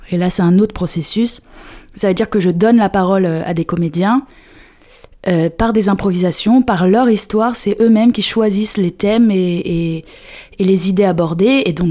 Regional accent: Trappes, Île-de-France, France; now in Paris, France; moi, j'habite à Paris, et ma famille n'est plus à Trappes. Elle est partie. Mais c'est là où j'ai grandi, c'est là où j'ai travaillé, où je travaille encore

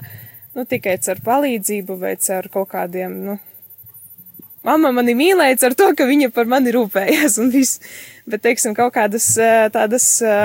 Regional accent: Eglaine, Augšdaugava Municipality, Latvia; Man šobrīd ir 25 gadi. Es nāku no Eglainas pagasta.

